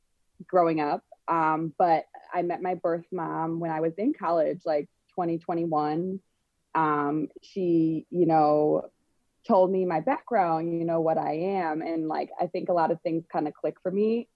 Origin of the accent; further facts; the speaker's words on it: Elk Grove, United States; I grew up in Elk Grove community.